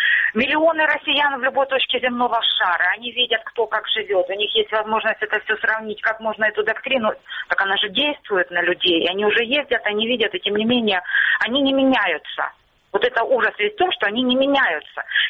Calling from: Luhansk Oblast, Ukraine; Здравствуйте … Луганщина.

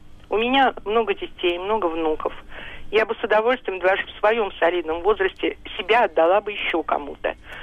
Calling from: Saint Petersburg, Russia; Я из Санкт-Петербурга, и я в достаточно солидном возрасте, без малого 70 лет.

